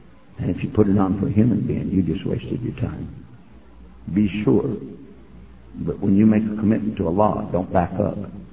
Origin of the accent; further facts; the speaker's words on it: Texas, United States; I came from Texas. Anybody been to Texas?